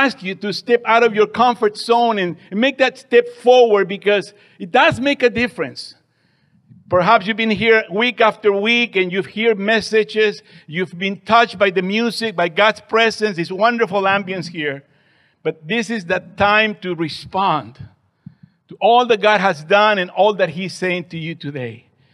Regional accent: Lima, Peru; I am originally from Lima, Peru, and I'm here to give the resonancia, a Spanish resonance this evening.

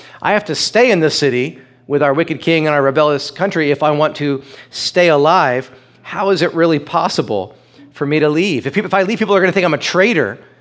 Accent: East Coast, United States; But it's I grew up on the East Coast. There's plenty of rain. I'm fine.

